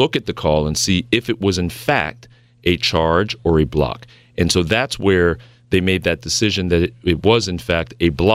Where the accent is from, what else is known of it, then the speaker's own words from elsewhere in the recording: Brooklyn, New York, United States; I grew up in East Flatbush, New York Avenue. My mom and dad still live in the same house I grew up in.